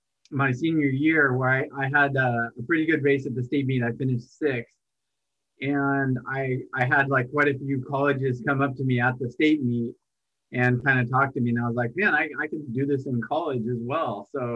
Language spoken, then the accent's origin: English; Boston, Massachusetts, United States; And I had considered Boston College because I'm originally from Boston.